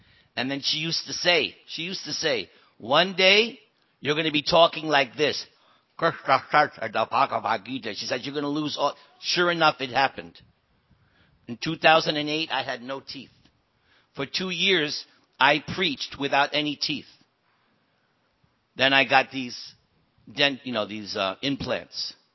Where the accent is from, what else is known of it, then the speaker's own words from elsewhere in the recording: New York, United States; I don't listen because I'm from New York and I'm real stubborn.